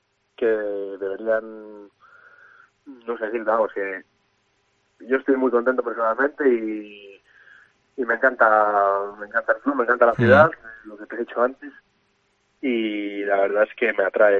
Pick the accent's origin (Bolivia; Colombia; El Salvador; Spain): Spain; Cantabria; Yo como buen cántabro, como buen racinguista